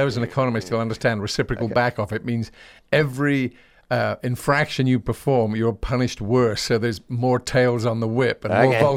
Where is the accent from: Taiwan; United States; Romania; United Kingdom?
United Kingdom; England; I'm from Britain, from England.